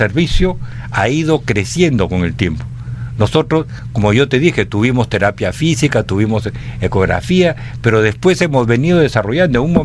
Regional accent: Piura, Peru; Yo soy de Piura.

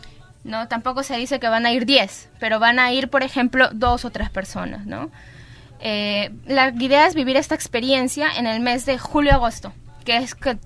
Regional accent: Cajamarca, Peru; yo vengo de Cajamarca y también vengo de un grupo vulnerable que es de Santa Cruz.

